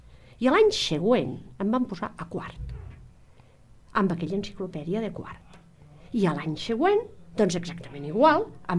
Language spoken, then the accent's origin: Catalan; Aragon, Spain; born there; Catalan is a second language; soc nascuda a l'Aragó